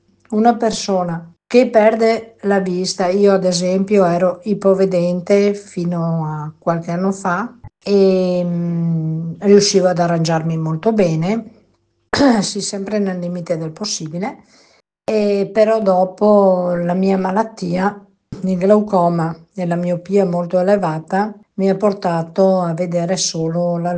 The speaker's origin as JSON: {"language": "Italian", "town": "Agordo", "region": "Veneto", "country": "Italy", "said": "sono di Agordo ma lavoro a Belluno"}